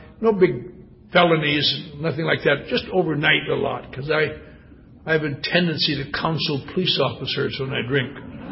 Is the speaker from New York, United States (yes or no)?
no; Wisconsin, United States; I was raised in the Norwegian Lutheran Church. Very nice church up in Wisconsin.